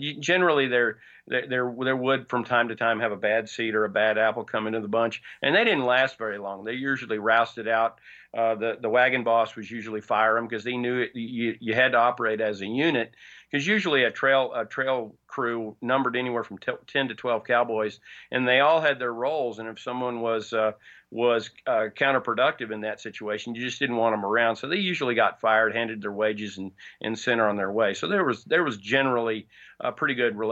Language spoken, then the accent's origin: English; Kansas City, Missouri, United States; I grew up in Kansas City and Kansas City North, and ended up at KU